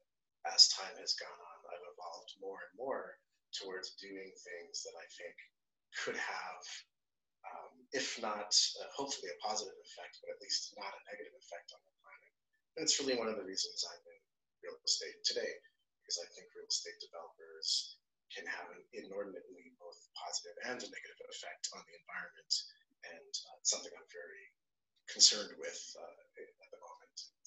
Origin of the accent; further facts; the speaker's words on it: Toronto, Ontario, Canada; also born or lived in New York City, United States; My parents are from the British West Indies, from British Guyana. I grew up in Toronto and in New York City area.